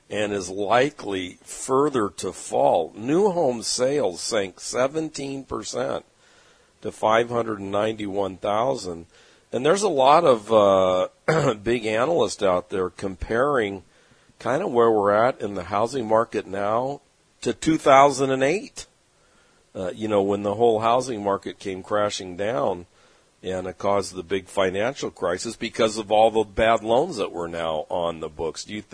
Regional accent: San Diego, California, United States; yeah, and you go to some of these cities like my hometown of San Diego, the average home price is now $1 million.

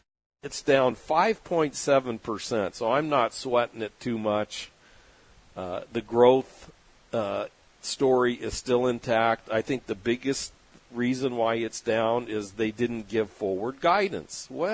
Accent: San Diego, California, United States; I grew up in San Diego with taco shops on every corner where you can get a nice greasy burrito, breakfast burrito, you know, 24 hours a day, 24/7

